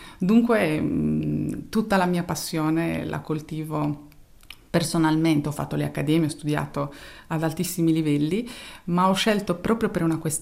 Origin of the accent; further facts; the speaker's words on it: Nuoro, Sardinia, Italy; ho studiato i primi 20 anni della mia vita in Sardegna. Sono di Nuoro, un'isola nell'isola.